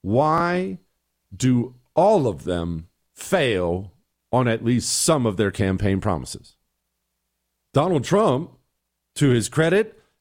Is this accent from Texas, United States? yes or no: no; Ohio, United States; And I love the Browns. I'm from Ohio.